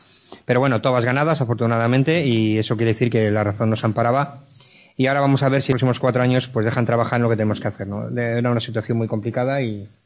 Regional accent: Madrid, Community of Madrid, Spain; aunque yo soy de Madrid.

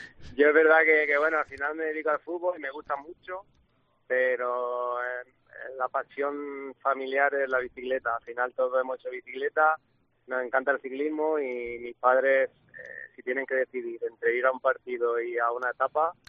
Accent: Mula, Region of Murcia, Spain; now in Murcia, Spain; sabéis que soy de Mula. Y yo he vivido siempre fuera y cuando venía iba a Mula. A Murcia la conocía de pasada porque en mi primera época también vivía en Mula. Y ahora que estoy viviendo en Murcia

